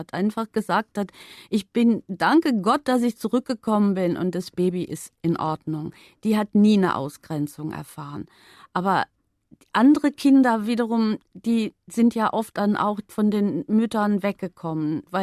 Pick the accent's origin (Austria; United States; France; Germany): Austria; Upper Austria; born there; wo ich geboren bin, in Oberösterreich.